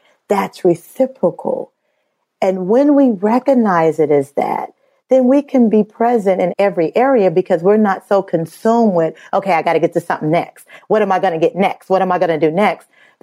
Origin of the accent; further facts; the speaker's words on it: Midwest, United States; I'm from the Midwest. I'm from that family.